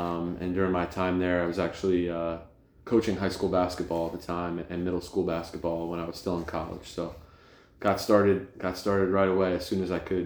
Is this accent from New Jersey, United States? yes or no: yes; New Jersey, United States; I'm from Bergen County, North Jersey. I went to high school at Dumont High School, a small square mile town, about 7 or 8 miles from the George Washington Bridge.